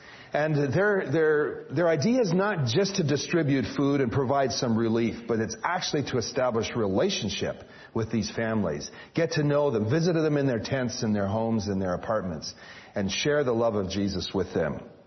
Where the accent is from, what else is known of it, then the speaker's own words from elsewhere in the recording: Canada; my presence there as a North American, as a Canadian, would somehow communicate that they had not been forgotten